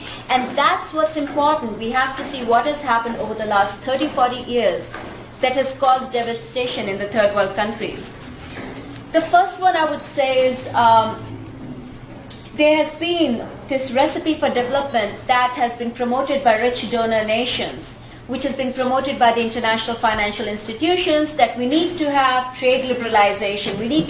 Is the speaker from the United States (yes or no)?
no; India; when I was growing up in India